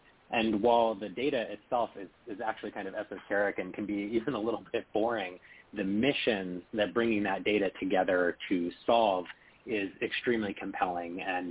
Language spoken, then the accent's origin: English; California, United States; So I grew up in Silicon Valley around the tech establishment, but I actually decided to leave Silicon Valley when I went to college